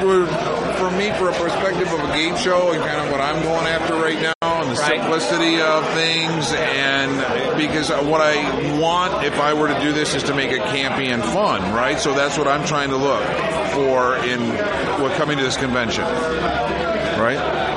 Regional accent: Detroit, Michigan, United States; now in Las Vegas, United States; from Las Vegas. I'm originally from Detroit, and honestly, this is my first mentalism convention

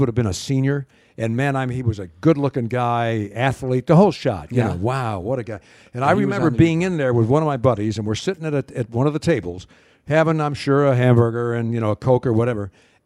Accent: Kenmore, New York, United States; or actually Kenmore, my hometown, near Buffalo

